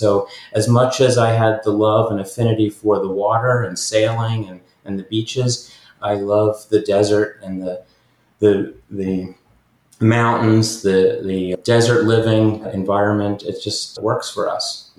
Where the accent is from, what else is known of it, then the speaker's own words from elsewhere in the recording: Florida, United States; moved away as an adult; now in Santa Fe, United States; And so I grew up in Florida, went to college in Florida, graduate school in Florida.